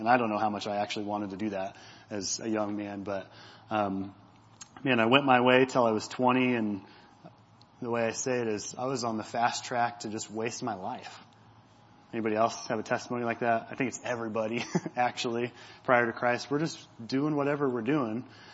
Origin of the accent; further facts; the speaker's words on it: Holden, Missouri, United States; now in Kansas City, United States; So yeah, I'm from Holden, Missouri. I went to school out there my whole life. My wife is from Lee Summit. So we've lived around the KC metro area our whole life.